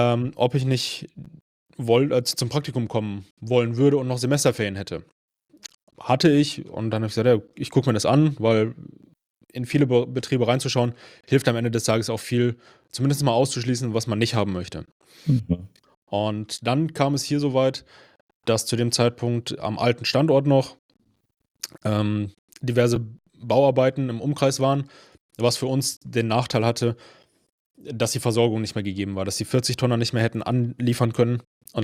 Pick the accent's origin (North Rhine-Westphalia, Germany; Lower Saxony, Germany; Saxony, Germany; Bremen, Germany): North Rhine-Westphalia, Germany; Langenfeld; born there; now in Mülheim an der Ruhr, Germany; ich bin 33 Jahre alt, ich komme gebürtig aus Langenfeld im Rheinland, nahe Düsseldorf, wohne jetzt mittlerweile in Mülheim an der Ruhr.